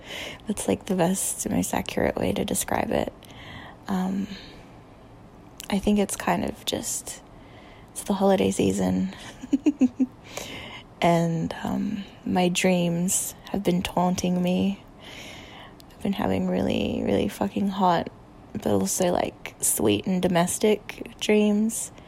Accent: Australia; accent: Australian; originally that's just because I'm like self-conscious about my accent. I know people like Australian accents

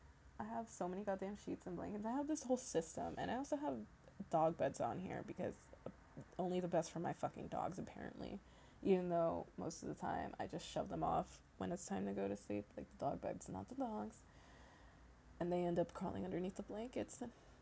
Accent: California, United States; clearly, you know that I'm from California because I keep saying dudes unironically.

